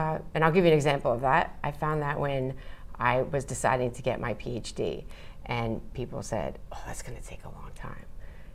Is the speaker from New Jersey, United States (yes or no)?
yes; New Jersey, United States; now in Japan; I was born in New Jersey.